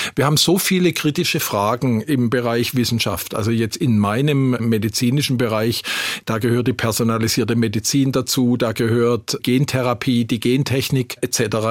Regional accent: Schwäbisch Hall, Baden-Württemberg, Germany; also born or lived in Heidelberg / Munich / Zurich / Augsburg; Also ich stamme ursprünglich aus Schwäbisch Hall. War dann zum Studium in Heidelberg, war zum Studium in München, war dann in Zürich, war dann in München wieder zurück zur Promotion, dann in Augsburg, dann wieder

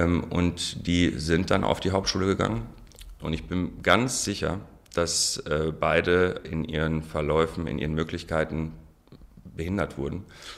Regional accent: Germany; born there; first language ar; German is a second language; wenn man in einer syrischen Familie aufwächst, zwar hier geboren, aber zu Hause haben wir nur Arabisch gesprochen, hatte ich natürlich, was die deutsche Sprache anging, einen Sprachrückstand.

